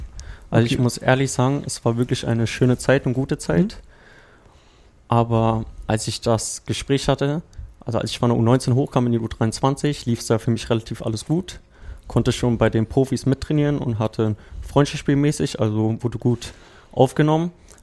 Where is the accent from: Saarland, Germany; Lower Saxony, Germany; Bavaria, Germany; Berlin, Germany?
Berlin, Germany; Ich bin ja ursprünglich Berliner